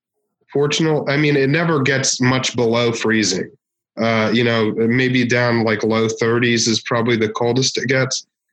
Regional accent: Virginia, United States; now in Japan; Okay. I'm from Washington, D.C.

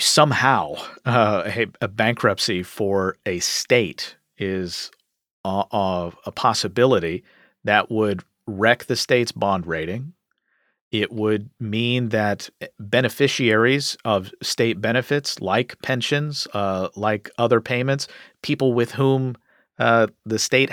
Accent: Kentucky, United States; the Senate Majority Leader in my home state of Kentucky

